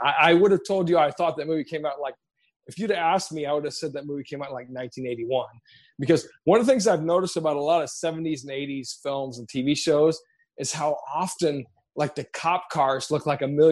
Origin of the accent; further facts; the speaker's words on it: Redlands, California, United States; I would go back to Riverside because that's where I grew up in Redlands, which is pretty close to there.